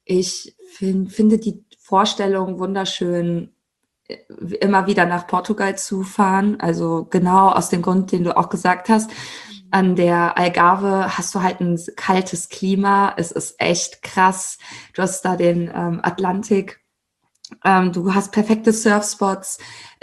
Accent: Italy; ich bin ja Italienerin. Und ja, auch Italien ist ein Land, in das ich jedes Jahr fahre.

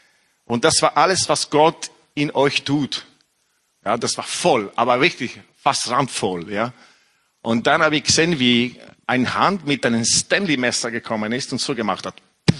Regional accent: Italy; German is a second language; moved away; ich bin in Italien aufgewachsen mit einer französischen Mutter, da habe ich Französisch so gesprochen mit meiner Mom und manche Freunde in Frankreich. Und dann habe ich in England Theologie studiert und dort habe ich Englisch gelernt.

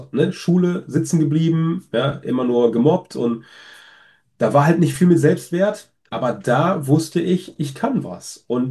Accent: Essen, North Rhine-Westphalia, Germany; ich komme aus einem Vorort von Essen. Essen-Kupferdreh ist meine Heimat. Und da bin ich geboren und aufgewachsen, 15.000 Einwohner. Und dann hat es mich irgendwann in die große Welt verschlagen. Jetzt wohne ich wieder auf dem Dorf, aber halt in der Nähe von Köln.

